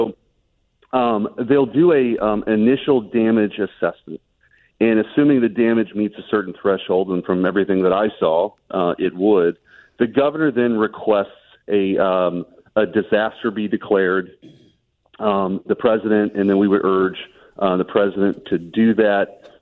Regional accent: Bridgeton, Missouri, United States; A native my whole life. I can't remember one really touching down in the city before. I grew up in Bridgeton.

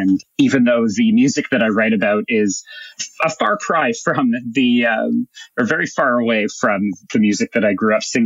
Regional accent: Toronto, Ontario, Canada; So when I was growing up in Toronto, my mom would take me and my little brother to school.

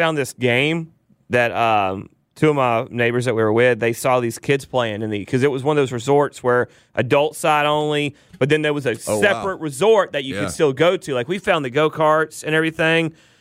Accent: Atlanta, Georgia, United States; Because I'm from Atlanta.

